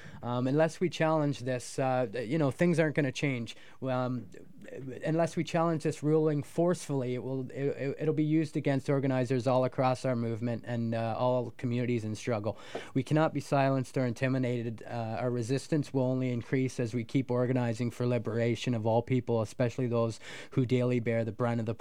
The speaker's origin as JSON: {"language": "English", "country": "Canada", "said": "as a Canadian, I feel a little torn about it"}